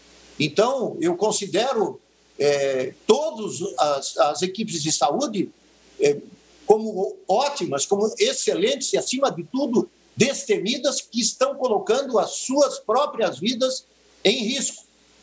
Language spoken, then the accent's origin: Portuguese; Blumenau, Santa Catarina, Brazil; moved away; eu sou natural de Blumenau e eu nasci no Hospital Santa Isabel. Eu vivi em Blumenau até o início de 84.